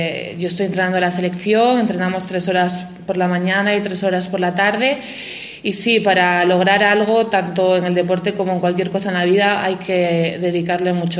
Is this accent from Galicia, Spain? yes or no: no; Camponaraya, Castile and León, Spain; Bueno, pues recuerdo mi infancia en Escamponaraya, una infancia bastante bonita